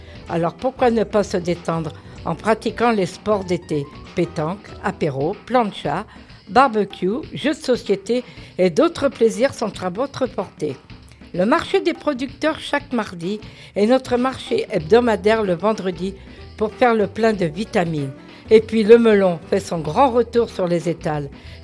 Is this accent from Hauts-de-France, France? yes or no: no; Brittany, France; Mais comme je suis bretonne, cette tradition se déroule de cette façon.